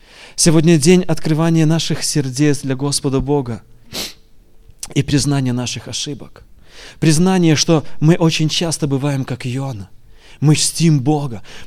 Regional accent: Lithuania; Russian is a second language; Простите за мой русский язык, я уже некоторым говорил, я сам литовец коренной

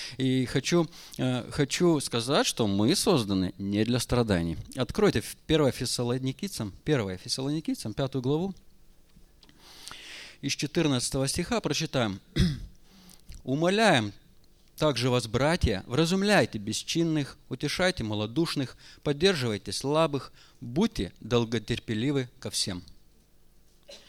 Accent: Lithuania; немножко я горжусь, наверное, этим, что я литовец

